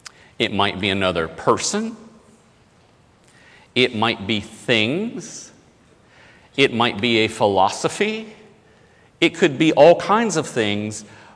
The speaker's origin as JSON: {"language": "English", "country": "United States", "said": "and I'm not busting on Americans, I'm an American, I love America, but I think that's sort of the American way"}